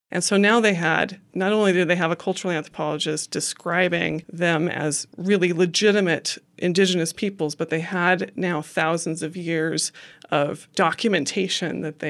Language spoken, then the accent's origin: English; Idaho, United States; I grew up here in Idaho on a farm, and fishermen and farmers have a lot in common.